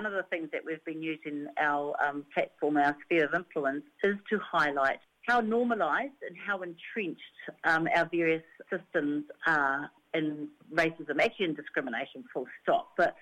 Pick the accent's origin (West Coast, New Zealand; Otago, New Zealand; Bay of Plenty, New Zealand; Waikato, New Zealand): West Coast, New Zealand; I'm from the West Coast